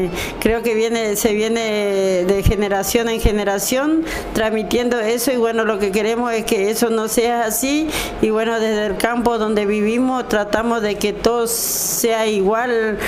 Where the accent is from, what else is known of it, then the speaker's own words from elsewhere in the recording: San Isidro, Corrientes, Argentina; soy de Cuarta División La Cucucha, Jurisdicción de San Isidro, estoy en la Feria Franca San Isidro